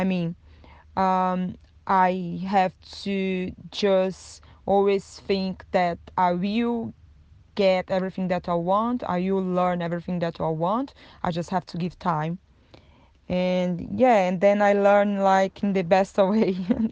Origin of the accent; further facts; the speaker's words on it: Brazil; English is a second language; moved away as an adult; also born or lived in Brisbane / Tasmania; now in Australia; I'm from Brazil. I moved to Australia in 2016. My first place was Brisbane. I lived there for almost 2 years and then I moved to Tasmania. That was in 2019.